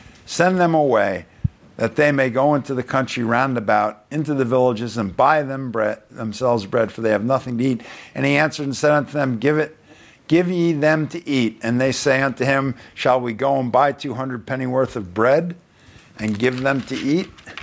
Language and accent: English; Long Island, New York, United States; And I remember when I grew up in Long Island, where I got my tonsils out was called Mercy Hospital.